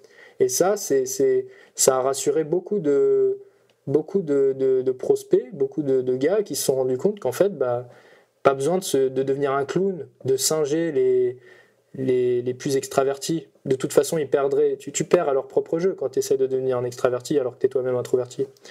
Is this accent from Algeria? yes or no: no; France; ce qu'RSD fait chez nous en France